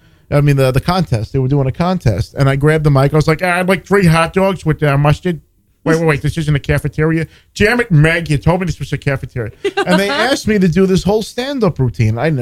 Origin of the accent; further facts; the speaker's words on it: New York, United States; I'm a New Yorker, you know.